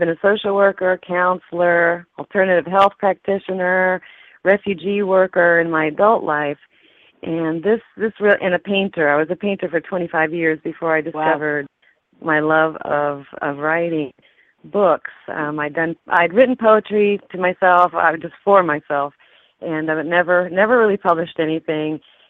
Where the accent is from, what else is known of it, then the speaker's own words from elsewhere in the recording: Ponce, Puerto Rico; born there; I'm Puerto Rican born. I was born in Ponce, Puerto Rico